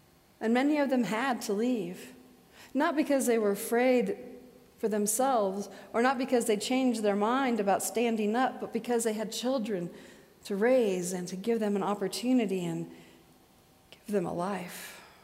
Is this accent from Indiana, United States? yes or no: yes; Indiana, United States; I remember a few things my parents said around the kitchen table growing up in Indiana